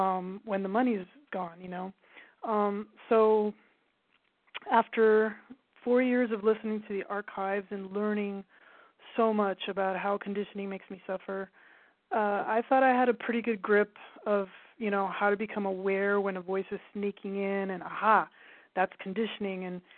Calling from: Altadena, California, United States; I'm calling from Altadena, California.

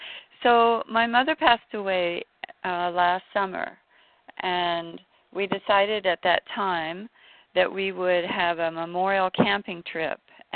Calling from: South Korea; I'm calling from Korea.

